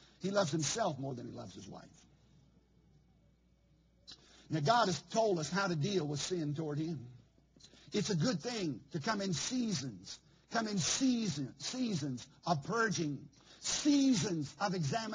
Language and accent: English; Virginia, United States; I come from Charlotte County, Virginia. It's so rural, we don't have a stoplight in the whole county.